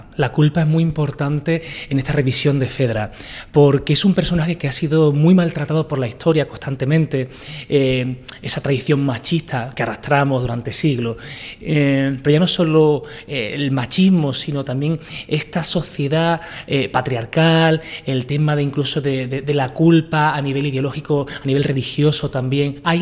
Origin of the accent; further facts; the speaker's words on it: Seville, Andalusia, Spain; yo tengo familia extremeña, yo soy sevillano, pero mi familia materna por parte de mi abuelo son extremeños